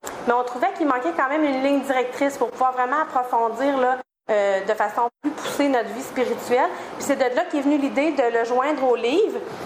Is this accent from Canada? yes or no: yes; Sorel, Quebec, Canada; also born or lived in Montreal; moi, je viens de Sorel, dans le fond. J'étais 20 ans à Sorel, là-bas.